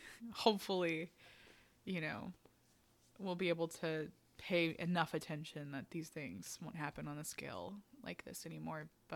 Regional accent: United States; And we're American, so it's like, what were our perspectives on it and everything?

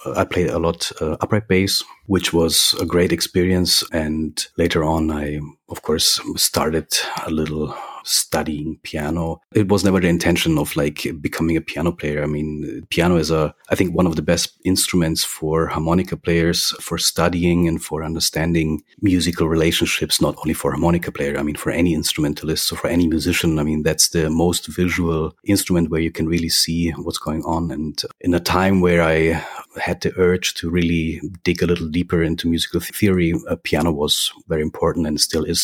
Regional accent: Munich, Bavaria, Germany; now in Berlin, Germany; I'm right now in Berlin, actually since 1999. So in the meanwhile, I'm longer living in Berlin than I was living in Munich. But I grew up and I was born in Munich.

